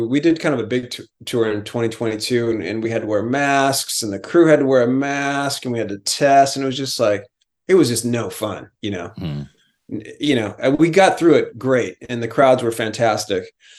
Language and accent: English; San Diego, California, United States; I was in a … cover band when I was like 14 years old and growing up in San Diego.